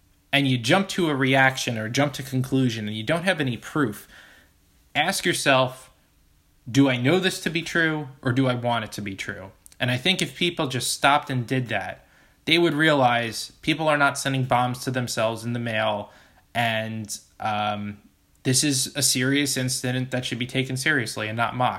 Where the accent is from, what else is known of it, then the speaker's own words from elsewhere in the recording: New Jersey, United States; Listen, I'm from Jersey, and I can tell you that in the tri-state area, when people disagree with each other, they do it loudly